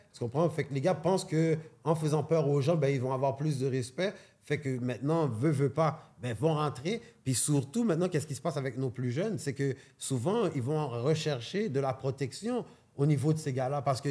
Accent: Rivière-des-Prairies, Quebec, Canada; moi, je suis de Rivière-des-Prairies, mais je ne suis pas dans les gangs de rue.

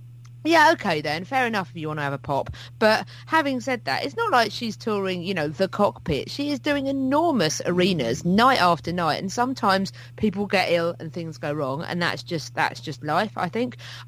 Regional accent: United Kingdom; Although people, we as British people, it's, you know, one struggles on, doesn't one, you know.

